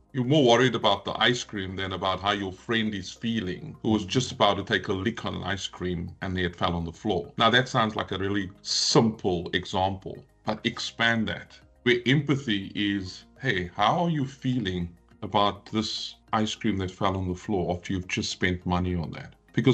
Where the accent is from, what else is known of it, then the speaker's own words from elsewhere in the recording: Cape Town, Western Cape, South Africa; I grew up in the Cape Flats, but I speak English. So some people would say I have a more of an English accent than a Cape Flats accent.